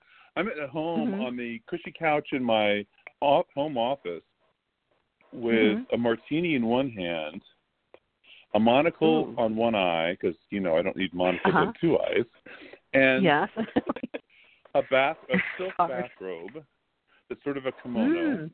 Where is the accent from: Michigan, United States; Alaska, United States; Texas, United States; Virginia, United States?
Virginia, United States; And you know, it's funny because I grew up in Virginia, and, you know, I didn't grow up in the hills.